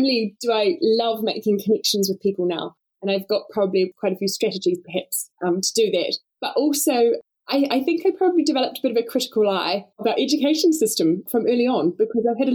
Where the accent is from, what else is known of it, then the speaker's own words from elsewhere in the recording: Nelson, New Zealand; So I grew up in Nelson. I spent most of my time just in a little place called Kina, which is out of Tasman sort of region.